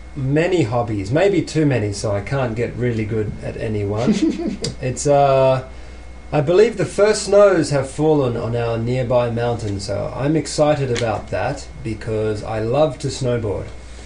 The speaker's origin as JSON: {"language": "English", "town": "Kangaroo Ground", "region": "Victoria", "country": "Australia", "lives_now": "Japan", "said": "Okay, I'm from Australia, from a small village called Kangaroo Ground."}